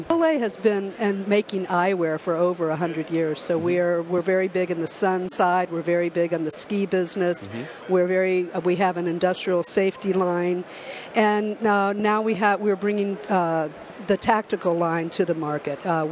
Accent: Kansas City, United States; I come from Kansas City, so it's been pretty cold there, so I'm used to it.

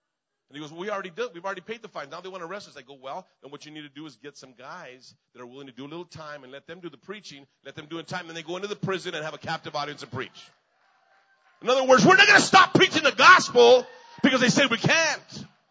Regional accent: Albuquerque, New Mexico, United States; I'm from Albuquerque. What can I make a difference? What can good can come out of Albuquerque?

